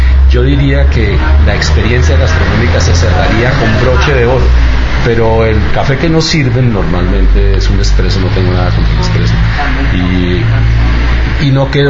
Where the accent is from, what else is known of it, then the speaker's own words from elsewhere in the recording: Colombia; poder como colombianos integrar el café a la más fina gastronomía